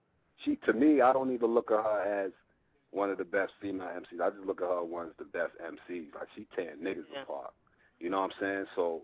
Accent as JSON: {"language": "English", "town": "Brooklyn", "region": "New York", "country": "United States", "tie": "born or raised there", "said": "You know, I grew up in Brooklyn. I was in the streets heavy, and I just rapped."}